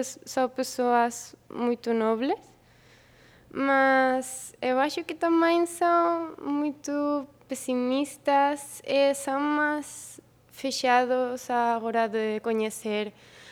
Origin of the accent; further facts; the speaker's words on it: Spain; Portuguese is a second language; moved away as an adult; now in Portugal; Eu sou espanhola, então eu decidi vir a Portugal a estudar o meu curso porque eu não conhecia absolutamente nada.